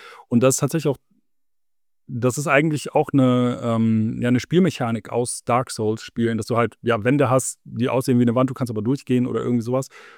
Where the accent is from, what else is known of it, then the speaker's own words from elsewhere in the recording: Bonn, North Rhine-Westphalia, Germany; ich komme ja hier aus dem Bonner Raum irgendwie, wo ja ne, ehemalige Hauptstadt, zu meiner Schulzeit war es halt noch zum Teil Hauptstadt.